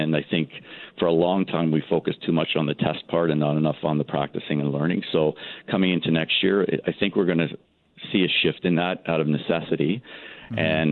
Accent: Scarborough, Ontario, Canada; I grew up in Scarborough in a very diverse community and went to a high school that was very diverse.

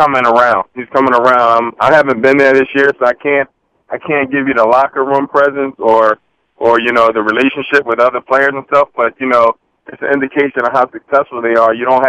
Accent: United States; I'm American myself, but I was pissed off

